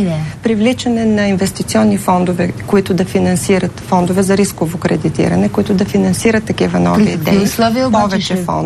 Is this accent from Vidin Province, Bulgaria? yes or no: yes; Vidin, Vidin Province, Bulgaria; Моя роден град е Видин. Най-бедният град в Европа. Най-бедният град в България.